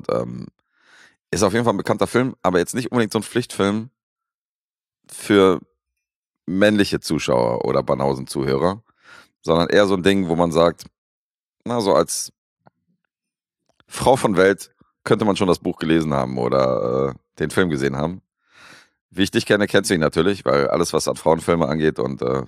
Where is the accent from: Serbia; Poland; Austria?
Serbia; Ich bin Serbe, wir laufen mit Jogginganzügen durch die Gegend.